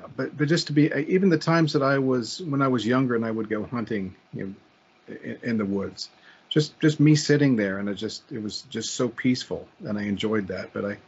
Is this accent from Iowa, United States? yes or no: no; Pennsylvania, United States; the area where I grew up in Center County, there was so much growth of houses up this large hill.